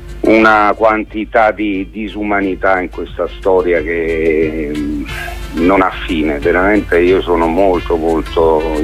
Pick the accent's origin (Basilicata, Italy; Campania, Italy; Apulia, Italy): Basilicata, Italy; Poi io sono lucano